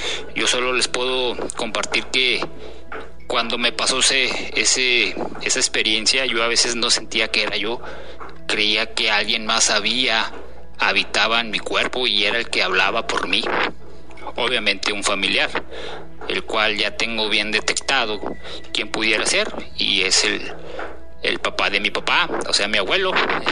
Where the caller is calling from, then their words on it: Durango, Mexico; mi pueblo, que hoy están de fiesta. Ya que son las fiestas patronales de allá de mi pueblo, Santiago Bosquero, Durango.